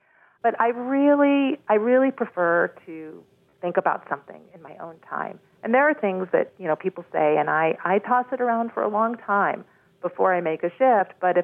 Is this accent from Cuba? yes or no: no; Berkeley, California, United States; I come from Berkeley, California, and I don't hear that sentiment very often.